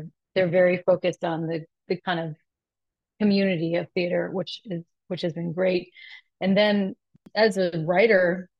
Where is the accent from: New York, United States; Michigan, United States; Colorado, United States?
Michigan, United States; I grew up in a family that I was born in the 70s. I grew up in Michigan in the 80s and the 90s.